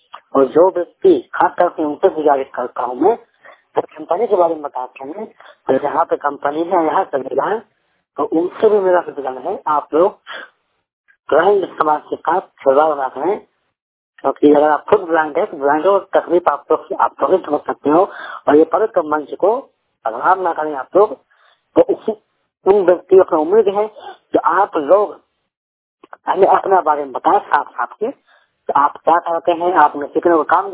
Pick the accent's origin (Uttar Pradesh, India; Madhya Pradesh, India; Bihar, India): Bihar, India; सेवा बिहार का रहने वाला हूँ।